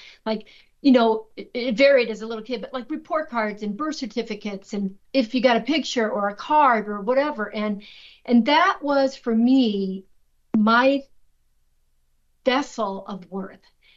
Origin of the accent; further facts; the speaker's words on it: Carroll, Iowa, United States; my journey from the cornfields of rural Iowa, growing up in Carroll, Iowa